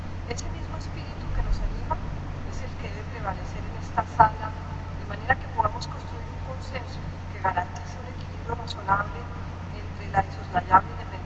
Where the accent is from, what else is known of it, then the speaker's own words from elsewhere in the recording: Colombia; libertad de expresión es muy importante para Colombia y los colombianos. Los medios de comunicación en mi país han jugado un papel esencial